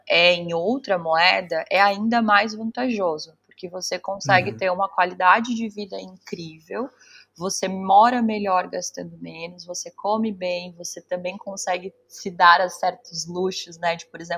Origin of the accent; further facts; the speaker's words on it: Brazil; now in Cape Town, South Africa; Você, a gente, né, enquanto brasileiro, quando você começa de fato a viver aqui, você percebe que na verdade não é tudo isso, é muito parecido com o Brasil.